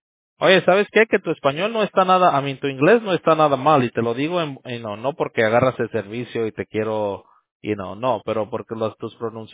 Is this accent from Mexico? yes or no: yes; Mexico; yo también soy de México